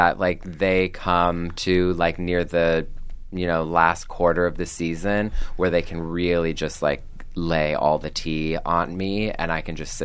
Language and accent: English; Canada; moved away; I went back to school when I moved here and from Canada.